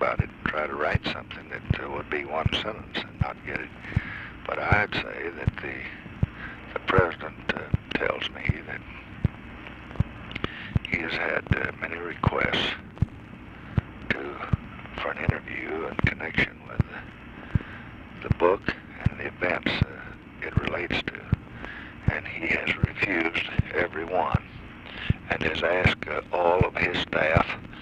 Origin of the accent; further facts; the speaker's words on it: Texas, United States; It's a word that comes easy as a Texan.